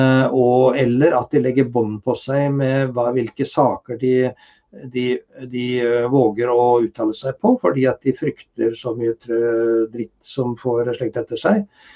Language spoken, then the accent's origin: Norwegian; Fagernes, Innlandet, Norway; also born or lived in Ringebu / Vinstra; jeg er født på Ringebu, men jeg har oppvokst det meste av min barndom på Fagernes